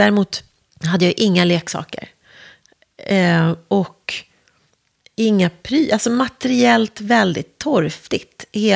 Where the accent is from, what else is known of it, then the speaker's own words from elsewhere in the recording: Värmdö, Stockholm County, Sweden; also born or lived in Vällingby; Jag föddes i Nälsta, ett litet område utanför Vällingby, eller i Vällingby. Mm. Och när jag var ett år flyttade vi till Värmdö. Så jag i mitt hjärta och själ är ju en skärgårdsunge.